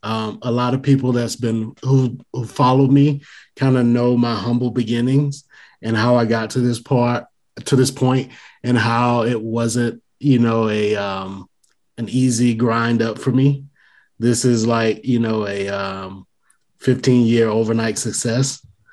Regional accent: Griffin, Georgia, United States; In my hometown, I say my mom, and that's Griffin, Georgia. It's close to Atlanta.

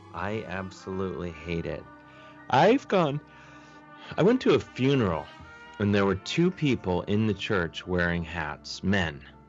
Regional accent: University Heights, Ohio, United States; Beechwood, right by where I grew up. I grew up in University Heights, let me be clear.

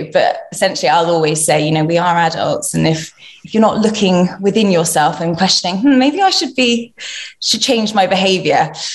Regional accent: London, United Kingdom; So I'm 31 and I'm from London.

